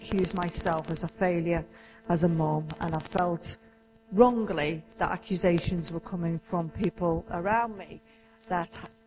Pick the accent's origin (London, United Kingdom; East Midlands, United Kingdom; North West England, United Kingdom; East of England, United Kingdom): North West England, United Kingdom; Liverpool; accent: Scouse; I'm from Liverpool. So I can put on a really Scouse accent